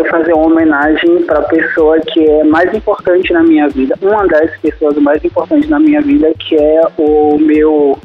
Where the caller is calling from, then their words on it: Salvador, Bahia, Brazil; Eu falo de Salvador, Bahia.